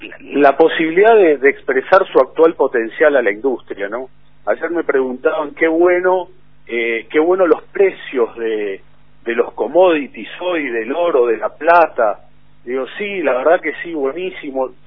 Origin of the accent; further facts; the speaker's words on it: Argentina; de manera bien profesional como somos en Argentina